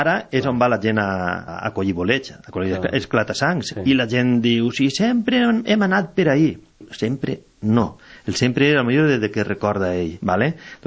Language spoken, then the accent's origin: Catalan; Alcoy, Valencian Community, Spain; Per a la gent que som d'Alcoi